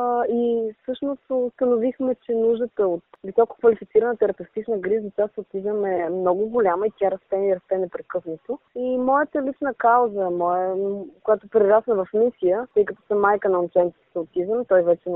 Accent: Pleven, Pleven Province, Bulgaria; моя роден град Плевен.

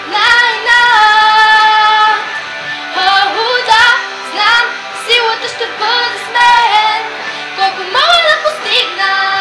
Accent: Vratsa, Vratsa Province, Bulgaria; От Враца.

